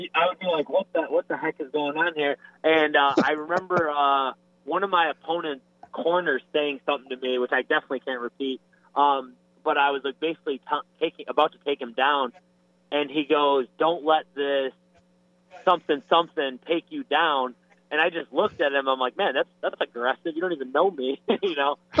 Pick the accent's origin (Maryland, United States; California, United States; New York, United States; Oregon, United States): New York, United States; You know, I grew up in Western New York, right on the border of Ontario.